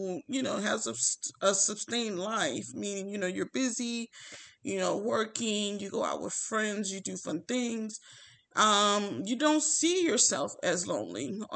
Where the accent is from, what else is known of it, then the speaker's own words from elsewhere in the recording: Louisiana, United States; now in Texas, United States; but I'm originally from Louisiana. So living in Texas, even though it's like a 6-hour drive, my family is not here, you know.